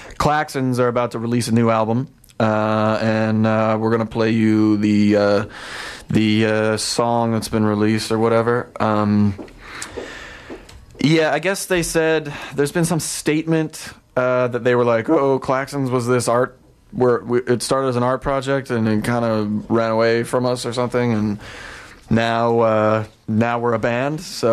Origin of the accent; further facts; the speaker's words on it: Calgary, Alberta, Canada; when I was growing up in Calgary